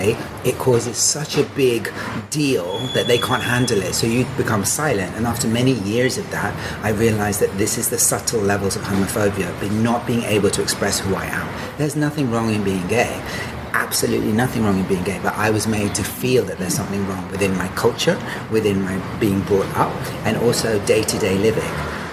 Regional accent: India; So I'm Indian. I was raised as a Muslim.

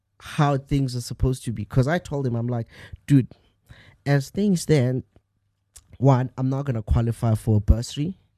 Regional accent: Alexandra, Gauteng, South Africa; born and bred in Alexandra Township.

